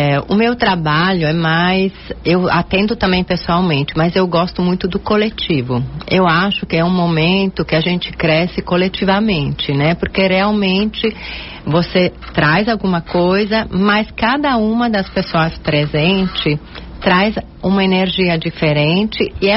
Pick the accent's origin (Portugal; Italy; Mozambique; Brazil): Italy; Portuguese is a second language; Porque eu sou italiana, né?